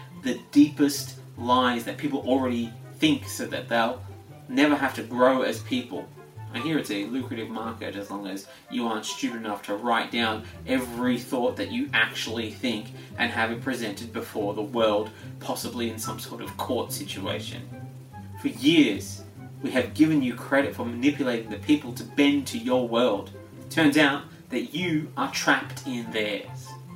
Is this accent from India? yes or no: no; Australia; Now, as an Australian, it is my unfortunate duty to come out and make it known that not all Australians feel the same way the Murdochs do most of the time.